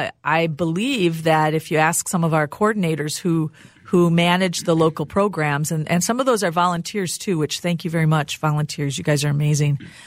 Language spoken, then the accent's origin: English; Rochester, United States; I grew up in Rochester, and the house I grew up in, my grandfather had built, and it was full of amazing plants.